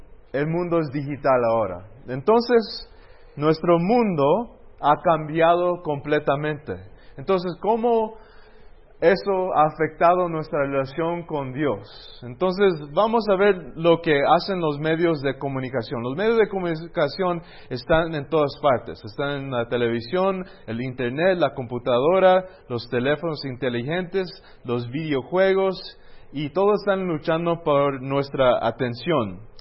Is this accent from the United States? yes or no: yes; California, United States; also born or lived in Antigua, Guatemala; Y yo nací en California, me crecí ahí, pero viví en Antigua 2 o 3 años. Mis papás tuvieron un restaurante vegetariano aquí, y mi papá también plantó una iglesia en San Lucas, y ahí vivimos. Después me moví de regreso a California, estudié ahí